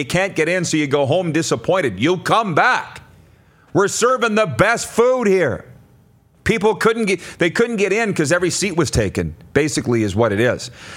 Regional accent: Milestone, Saskatchewan, Canada; For some reason, growing up in Milestone, they made fun of the Norwegians.

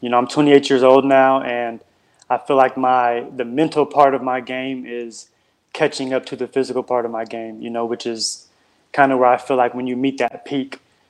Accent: Seattle, Washington, United States; now in Vancouver, California, United States; I love being in Vancouver. I was born and raised in Seattle, you know, so I'm 3 hours north of where I was born and raised and, you know, where most of my family is at.

